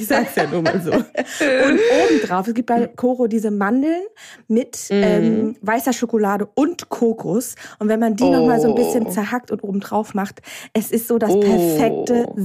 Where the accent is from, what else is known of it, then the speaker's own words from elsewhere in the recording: Parchim, Mecklenburg-Vorpommern, Germany; War einkaufen in Parchim City, in meiner alten Heimat.